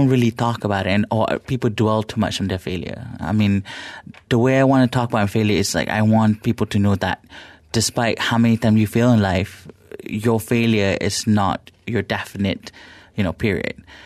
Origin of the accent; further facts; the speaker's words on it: Subang Jaya, Selangor, Malaysia; I grew up in Subangjaya, very modern family. Growing up as a kid in Subangjaya